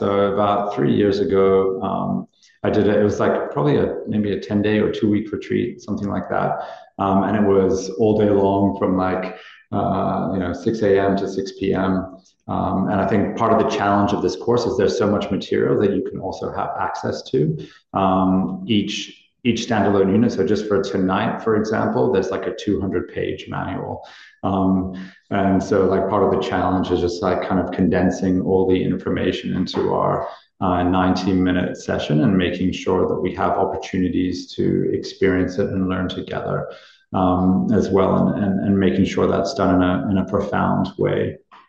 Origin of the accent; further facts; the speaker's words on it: Nepal; also born or lived in Sunshine Coast, Australia; I was born on the Sunshine Coast. But I spent most of my life in Nepal.